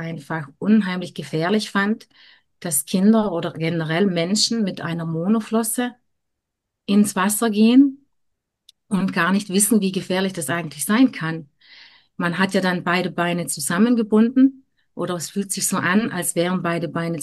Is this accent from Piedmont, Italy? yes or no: no; Trentino-Alto Adige, Italy; ich bin ja ein Mädchen, ich komme aus den Bergen, also genau genommen aus den Südtiroler Bergen.